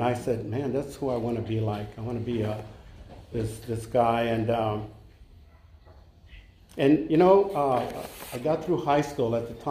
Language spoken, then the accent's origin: English; Arizona, United States; I was born and raised in Arizona. Come from a crazy family, a lot of violence and a lot of alcohol.